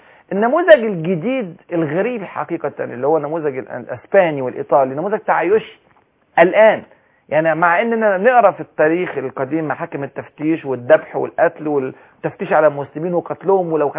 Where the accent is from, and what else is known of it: Egypt